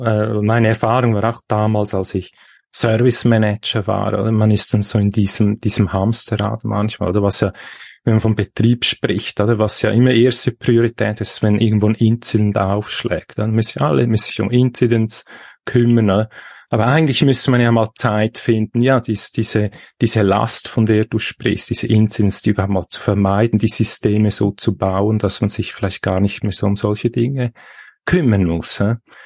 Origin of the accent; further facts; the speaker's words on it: Switzerland; wie ja unschwer zu erkennen, respektive rauszuhören, ich bin aus der Schweiz.